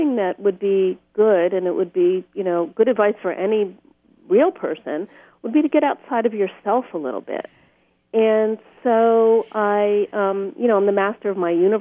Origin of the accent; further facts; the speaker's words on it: Pennsylvania, United States; I grew up in Pennsylvania and then I lived there in Bucks County for 18 years as an adult.